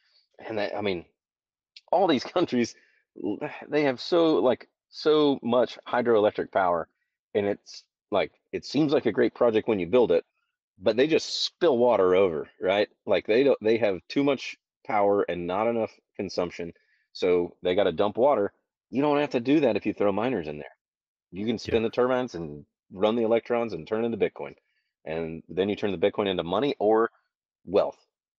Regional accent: United States; Yeah, and I mean, I'm an American

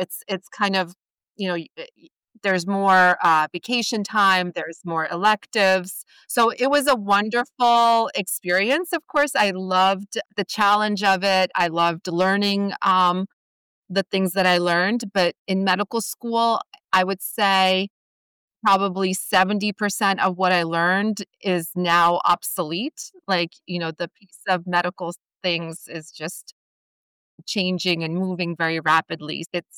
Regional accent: New Jersey, United States; The state is very nice. It's a beautiful place to live, but my childhood was a little bit difficult because I had a family dynamic that was not ideal. So I had some was, I guess, growing up, but New Jersey itself was not the issue.

